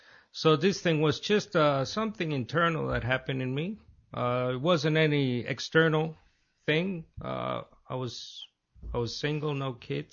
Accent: Managua, Nicaragua; English is a second language; I come from a Catholic sort of belt, Central America, Nicaragua. I was born in Managua.

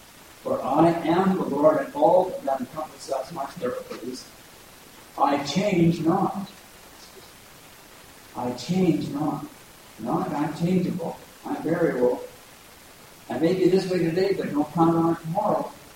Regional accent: Canada; I don't have dual citizenship, but I'm Canadian.

